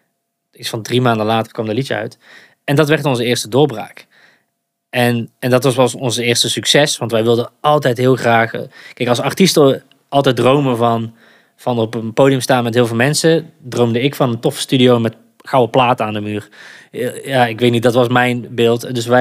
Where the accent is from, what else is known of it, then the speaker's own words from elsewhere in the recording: North Brabant, Netherlands; Moeten wij als Brabanders niet naar de Randstad